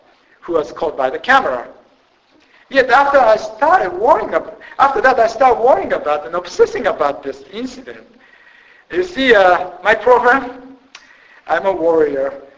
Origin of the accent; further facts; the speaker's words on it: Japan; English is a second language; I was born and raised in Japan. I'm a Japanese